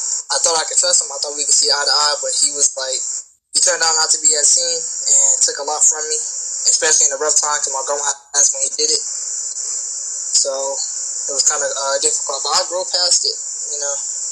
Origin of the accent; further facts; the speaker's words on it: Canton, United States; Canton is not a very big city. It's really small. Maybe like a couple thousand people, like 20,000, 25,000.